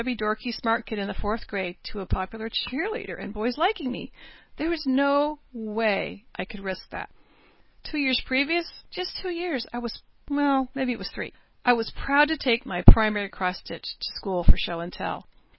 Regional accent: California, United States; As a young child growing up in California, I told a girl I was Mormon.

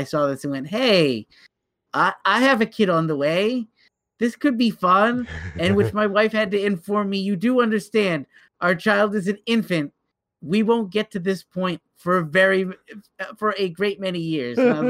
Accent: Massachusetts, United States; because I grew up just outside of Boston.

